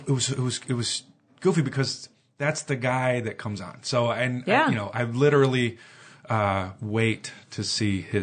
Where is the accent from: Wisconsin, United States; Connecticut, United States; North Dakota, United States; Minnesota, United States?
Wisconsin, United States; No, I'm from Wisconsin.